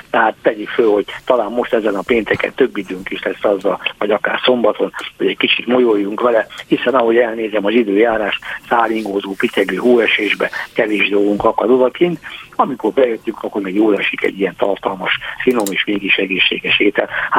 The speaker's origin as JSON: {"language": "Hungarian", "town": "Ercsi", "region": "Fejér", "country": "Hungary", "tie": "born there", "said": "Hát az én szülőföldem, Ercsi térsége, vagy szülőtájam, térsége, Ercsi is rácokkal települt be."}